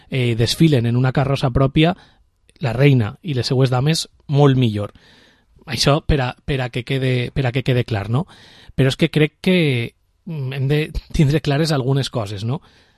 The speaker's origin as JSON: {"language": "Catalan", "town": "Vila-real", "region": "Valencian Community", "country": "Spain", "said": "quan hi som fora d'ella estem orgullosos de dir que som de Vila-real"}